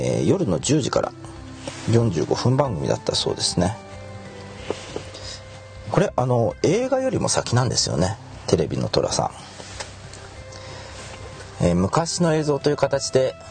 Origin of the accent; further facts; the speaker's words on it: Osaka, Japan; born there; 一応大阪生まれなんですけどもね、